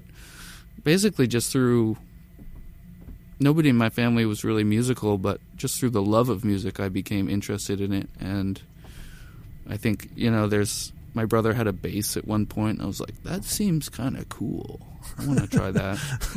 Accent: Guelph, Ontario, Canada; also born or lived in Kitchener; Yeah, I was raised near Stone Road Mall.

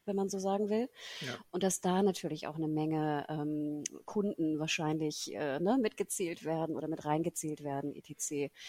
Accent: Hamburg, Germany; Und ich als Hamburgerin

